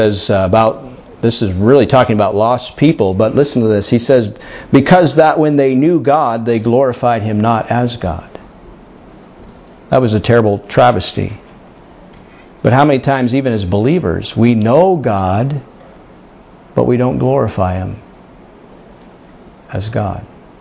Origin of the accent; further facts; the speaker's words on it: Titusville, Pennsylvania, United States; There's no glory in Titusville, Pennsylvania, except for this one thing.